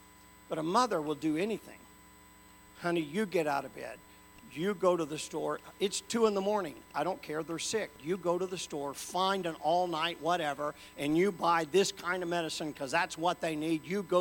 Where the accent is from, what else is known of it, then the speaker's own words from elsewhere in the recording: Tennessee, United States; I'm from the South. In Tennessee, when you died, some member of the family had to sit with you all night long.